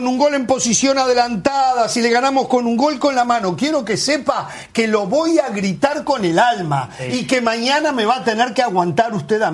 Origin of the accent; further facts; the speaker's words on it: Uruguay; Porque somos uruguayos.